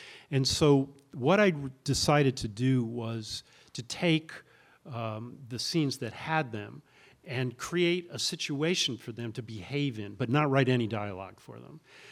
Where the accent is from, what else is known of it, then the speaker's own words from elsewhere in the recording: Saranac Lake, New York, United States; that's how I started my creative life as a child growing up in Saranac Lake.